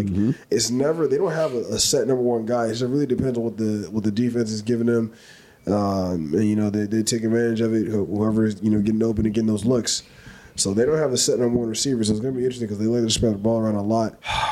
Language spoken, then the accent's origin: English; Michigan, United States; Being again, remember, I am from Michigan